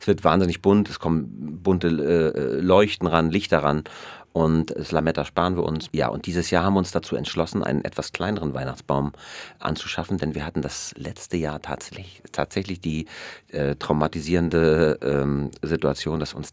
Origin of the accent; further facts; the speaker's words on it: Rostock, Mecklenburg-Vorpommern, Germany; Ich bin ja in Rostock groß geworden, an der Ostsee.